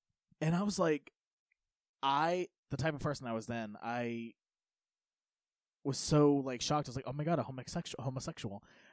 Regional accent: United States; So I kind of grew up in the middle of nowhere, in Polk County

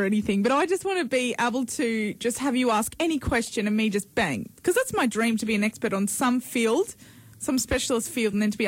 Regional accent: Port Macquarie, New South Wales, Australia; And I grew up in Port Macquarie with a huge pelican population.

